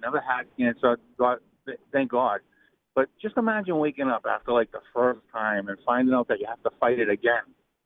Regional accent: Boston, Massachusetts, United States; now in New Hampshire, United States; I live in New Hampshire, and I grew up in Boston, so we're used to the Tom Brady, Bill Belichick, Rob Kraft drama.

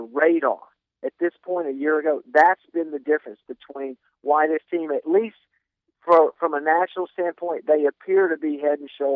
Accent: Mobile, Alabama, United States; And, you know, I'm from Mobile, Alabama.

